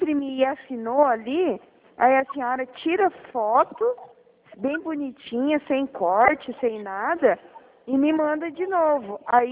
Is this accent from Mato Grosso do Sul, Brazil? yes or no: yes; Dourados, Mato Grosso do Sul, Brazil; Eu sou aqui de Dourados.